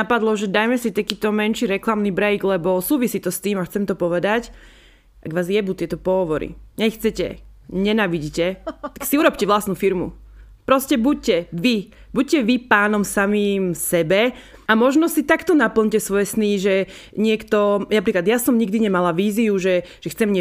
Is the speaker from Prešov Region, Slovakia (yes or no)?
yes; Vechec, Prešov Region, Slovakia; cítim sa tam ako u nás doma vo Vechci.